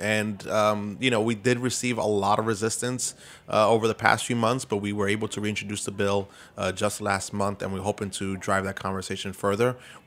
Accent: East New York, New York, United States; I grew up, growing up in East New York, I was lucky enough to have parents that knew the importance of fresh fruits and vegetables.

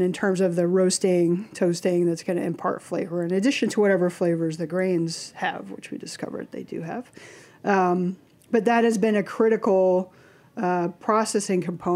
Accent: Midwest, United States; Well, I think part of that comes with being a Midwesterner.

